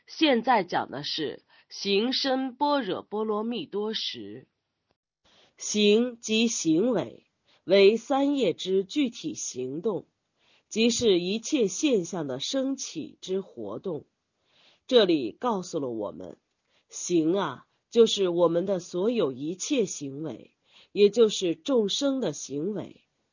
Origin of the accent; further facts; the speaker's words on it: Sichuan, China; 用我们四川人的话来说，就叫瑜伽。